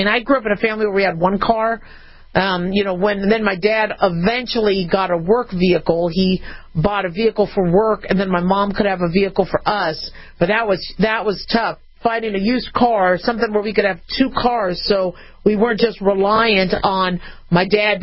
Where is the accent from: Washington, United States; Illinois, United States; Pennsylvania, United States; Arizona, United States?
Arizona, United States; Phoenix; I mean, I grew up in Phoenix, Arizona. So for us, I remember temperatures going up to 120.